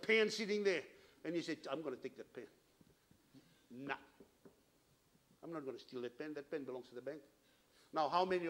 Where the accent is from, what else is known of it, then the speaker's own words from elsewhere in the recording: Fiji; in Fiji we have a lot of hurricanes. I come from Fiji.